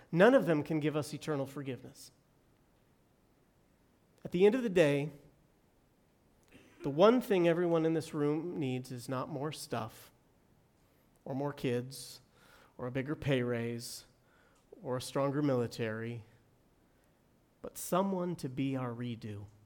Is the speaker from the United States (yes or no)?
yes; San Diego, California, United States; I grew up in San Diego. Colorado provided that for us.